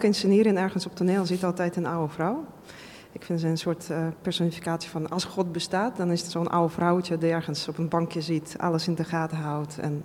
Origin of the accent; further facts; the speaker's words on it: Moscow, Russia; Dutch is a second language; moved away; Ik kom uit zeg maar, wat toen slechtste wijk van Moskou was.